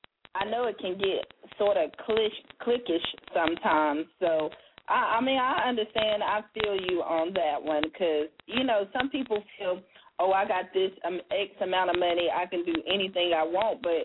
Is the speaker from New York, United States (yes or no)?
no; South Carolina, United States; I'm not from Charlotte, North Carolina. I'm from South Carolina. I'm still a Carolina girl.